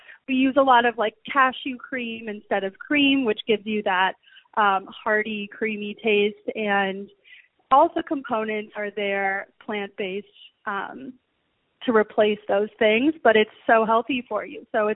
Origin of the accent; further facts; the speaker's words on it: Chicago, Illinois, United States; I think it started a lot, you know, growing up in Chicago, my mom was very adamant in teaching us how important health and nutrition is for our bodies.